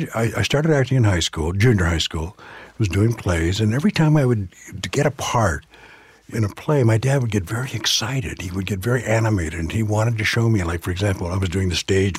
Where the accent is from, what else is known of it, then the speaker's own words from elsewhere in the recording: California, United States; I grew up in Southern California.